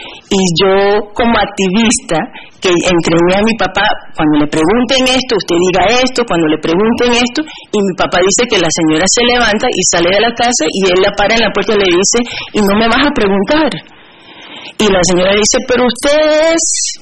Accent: Panama; also born or lived in Colombia; para mí el caso de Panamá es un caso personal, como panameña y como colombiana específicamente

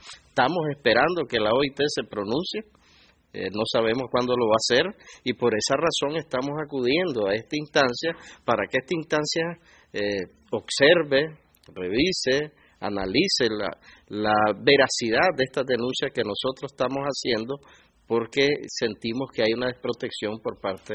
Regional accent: Nicaragua; de Nicaragua.

